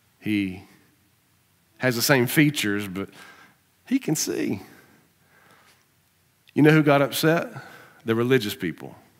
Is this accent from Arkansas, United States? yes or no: yes; Arkansas, United States; Now, we're from South Arkansas. We know about gators, but Florida is a different world.